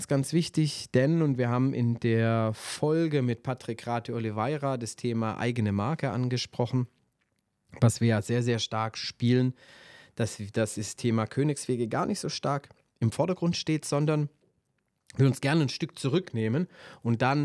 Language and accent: German; Stuttgart, Baden-Württemberg, Germany; born there; 0711 ist meine Heimat. Ich bin gebürtiger Stuttgarter, das kennen viele von mir.